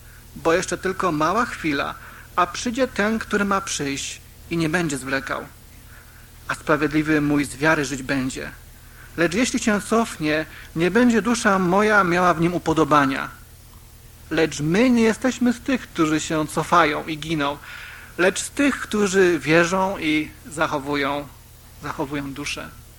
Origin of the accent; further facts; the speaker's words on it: Łódź Voivodeship, Poland; tak sobie szedłem w moich rodzinnych stronach, moi rodzice mieszkają w Sieradzkim na wsi